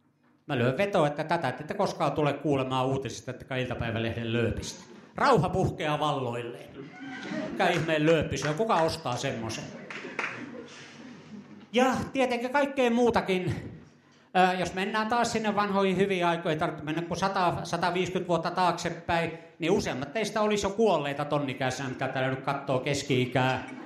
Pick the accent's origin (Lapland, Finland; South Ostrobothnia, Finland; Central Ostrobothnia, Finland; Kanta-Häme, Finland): Lapland, Finland; Kemi; 55 vuotta sitten, kun olin pikkupoika Kemissä